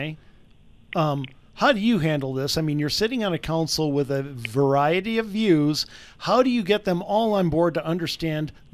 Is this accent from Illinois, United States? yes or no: no; Aurora, Colorado, United States; I'm sitting here with Arvada. I almost said Aurora. I'm from Aurora.